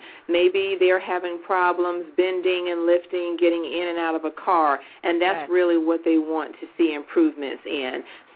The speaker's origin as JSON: {"language": "English", "region": "the South", "country": "United States", "tie": "born or raised there", "lives_now": "North Carolina, United States", "said": "I grew up in the South and still live in the South. I live in North Carolina, so, you know, we eat very well down here."}